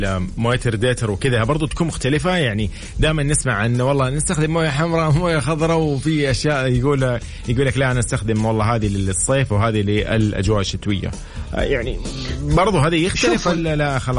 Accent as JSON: {"language": "Arabic", "country": "Saudi Arabia", "said": "أوكي في أماكن عندنا في السعودية فيها ثلج"}